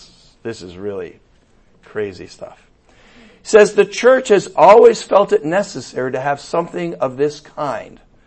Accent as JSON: {"language": "English", "region": "New England", "country": "United States", "tie": "born or raised there", "said": "I grew up in New England. We have those things."}